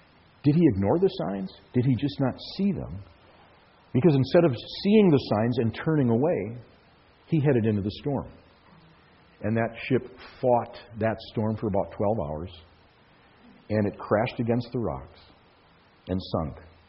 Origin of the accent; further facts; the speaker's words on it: Minnesota, United States; Or growing up in Minnesota, it was cold often, and he would say, close the door, you're trying to heat the outside.